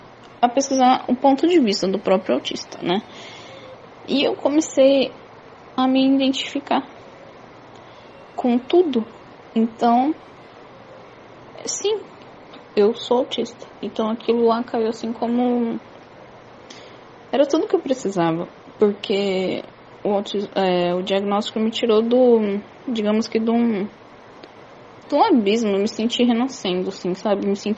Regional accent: São Paulo, Brazil; born there; tenho 31 anos, nasci em São Paulo, capital

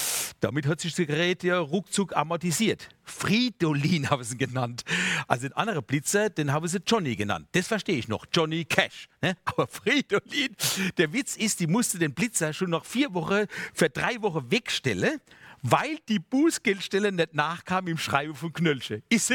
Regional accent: Weinheim, Baden-Württemberg, Germany; Und jetzt kam mir doch tatsächlich meine Heimatstadt, also eine Frau aus der Verwaltung, sagt der Name jetzt nicht, die kam mir zuvor.

